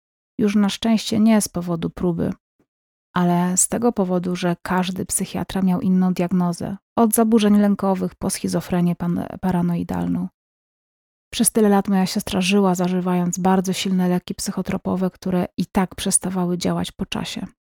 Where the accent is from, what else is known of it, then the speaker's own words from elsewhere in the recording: Warmian-Masurian Voivodeship, Poland; Nie wiem, czy tylko w naszych stronach była ta tradycja z butami, czy wszędzie, a jestem z Warii, Mi i Mazur.